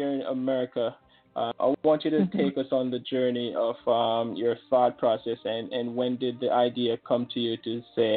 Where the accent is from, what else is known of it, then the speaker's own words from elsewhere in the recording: Jamaica; now in United States; you're speaking to a direct descendant, native of Jamaica here. I'm also from Jamaica.